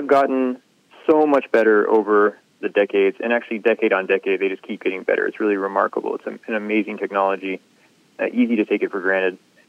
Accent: Texas, United States; I grew up in the Panhandle of Texas, a very wild weather location.

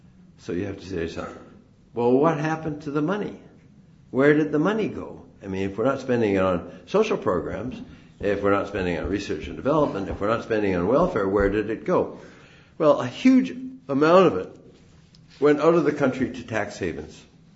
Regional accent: Canada; makes you proud as a Canadian

